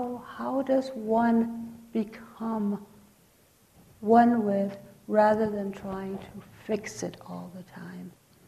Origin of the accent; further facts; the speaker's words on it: Santa Clara Pueblo, New Mexico, United States; I'm from Santa Clara Pueblo, live in Santa Clara, and drove in from Espanola this afternoon. And it's springtime in New Mexico.